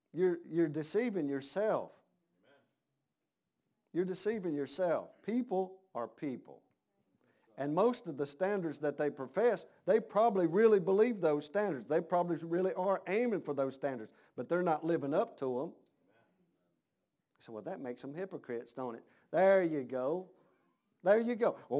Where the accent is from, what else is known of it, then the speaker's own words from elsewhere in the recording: United States; Because I'm American. Amen. Well, that's just the way it is.